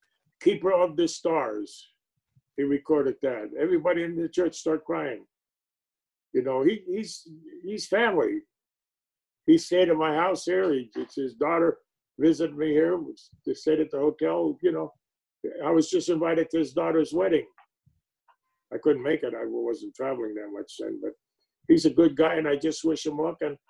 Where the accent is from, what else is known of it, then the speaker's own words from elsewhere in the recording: Ireland; you're Irish, I'm Irish, and you have a big sports hero over there, McGregor.